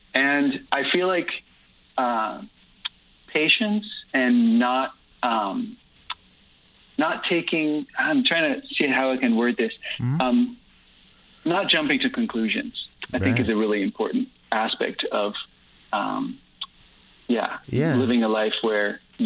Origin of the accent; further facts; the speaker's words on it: Guatemala; I didn't grow up, I grew up in Guatemala.